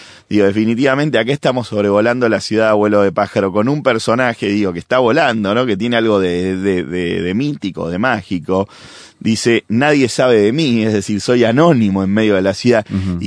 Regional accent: Argentina; Los que somos argentinos lo sabemos bien, los que vienen a visitarnos lo descubren muy rápidamente

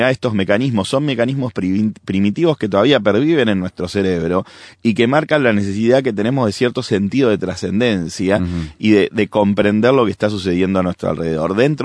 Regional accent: Argentina; cuando hay algún caso en mi país, Argentina, ha habido muchos casos de difícil resolución

